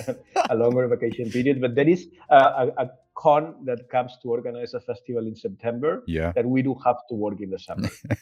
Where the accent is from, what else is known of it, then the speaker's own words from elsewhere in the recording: Valencia, Valencian Community, Spain; English is a second language; No, I'm talking to you from my hometown, from Valencia today.